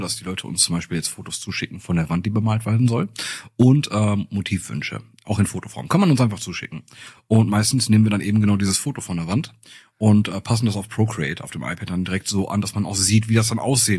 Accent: Italy; als Italiener schönes Klischee erfüllt in der Eisdiele

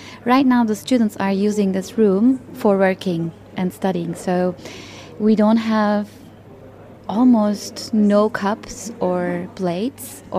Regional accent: Izmir, İzmir, Turkey; I'm from Izmir, for example, and we have like so many theaters there, like antique theaters, antique places.

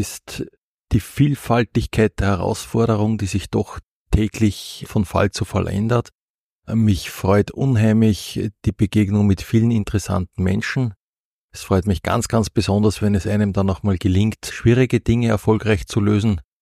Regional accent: Linz, Upper Austria, Austria; Also ich bin geborener Linzer, bin in dieser Stadt hier aufgewachsen und zur Schule gegangen. Habe dann in Wien und Graz studiert und es hat mich dann wieder zurückgezogen in meine Heimat.

